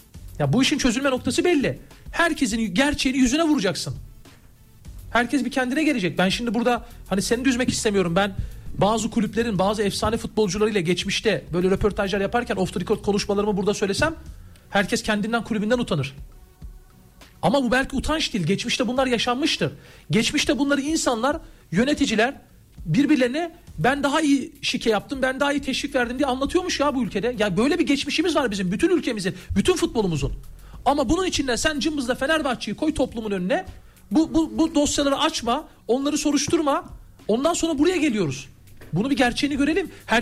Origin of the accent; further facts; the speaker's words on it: Bulancak, Giresun, Turkey; ben Giresunluyum